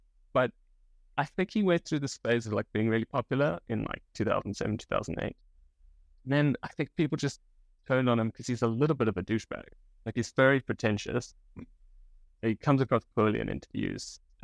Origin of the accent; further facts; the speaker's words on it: South Africa; also born or lived in Johannesburg; I come from South Africa, which is a country that is big. And I went to university in a town called Grahamstown. It's called Rhodes University. And I lived in Johannesburg